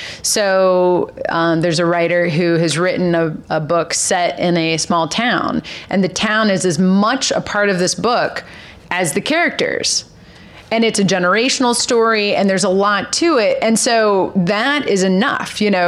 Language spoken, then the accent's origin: English; Austin, Texas, United States; now in New York, United States; I'm from Texas, and I grew up in Austin.